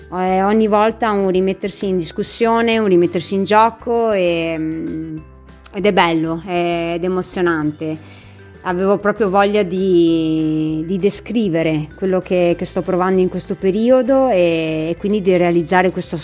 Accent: Chioggia, Veneto, Italy; born there; io sono nata a Chioggia, in un paese della provincia di Venezia, quindi un paese di mare dove la laguna le fa da padrona

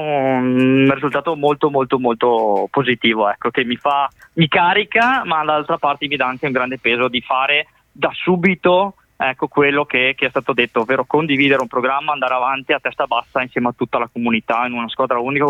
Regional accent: Falcade, Veneto, Italy; Sì, sono di Faicade

